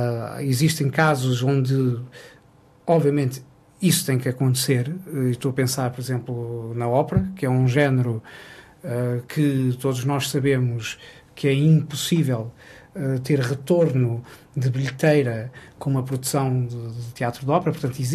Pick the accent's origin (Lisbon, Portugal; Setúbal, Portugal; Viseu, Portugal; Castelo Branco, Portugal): Lisbon, Portugal; nasci em Lisboa e vivo em Lisboa. Portanto, eu sou alfacinho e vivo num país que tem qualidades extraordinárias